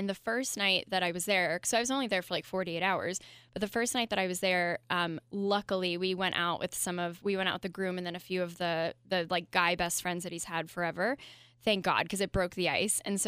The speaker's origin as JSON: {"language": "English", "town": "Columbus", "region": "Ohio", "country": "United States", "said": "We met at a playoff hockey game in Columbus, Ohio, where I'm from"}